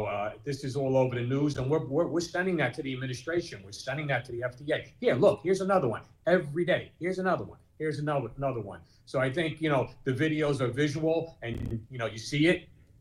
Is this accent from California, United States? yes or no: no; Newark, New Jersey, United States; I rode buses in my day. I born and raised in Newark. I used to go to school taking a bus.